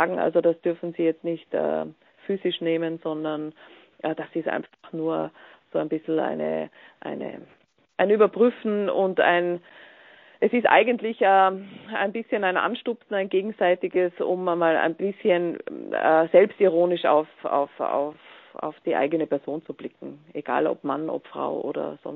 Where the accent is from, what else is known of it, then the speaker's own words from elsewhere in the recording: Austria; das kommt nicht überall gut an, wenn man als Österreicher dann für Deutschland sich freut.